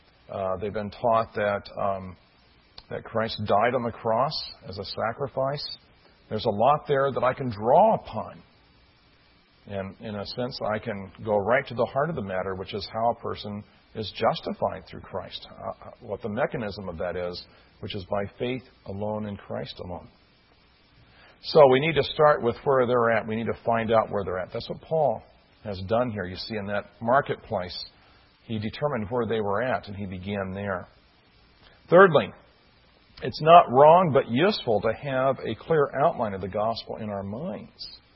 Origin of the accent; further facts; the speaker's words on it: Bible Belt, United States; Now, I grew up in the Bible Belt at a time when the average person knew that there was one true God.